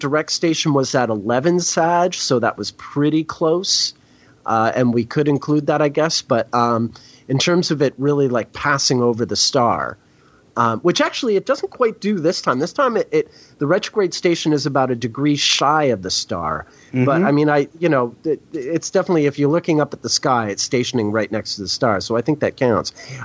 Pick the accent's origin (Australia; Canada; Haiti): Canada; Montreal, Quebec; that was the day in probably the proudest day in my hometown of Montreal